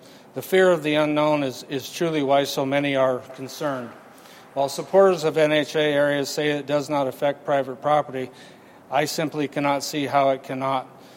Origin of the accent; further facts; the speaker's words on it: Big Sandy, Montana, United States; I'm from Big Sandy. I'm a fourth-generation farmer-rancher.